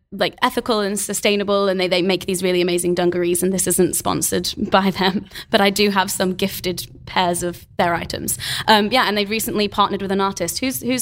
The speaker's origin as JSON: {"language": "English", "town": "Manchester", "region": "North West England", "country": "United Kingdom", "said": "I'm actually from Manchester, but I've lived in the southern regions of the UK for far too long that my accent's gone."}